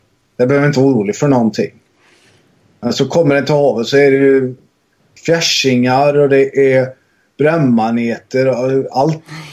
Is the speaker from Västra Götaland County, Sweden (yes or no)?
yes; Västra Götaland County, Sweden; accent: Dalsland dialect; Mitt uttal i dalsländska var fäsk.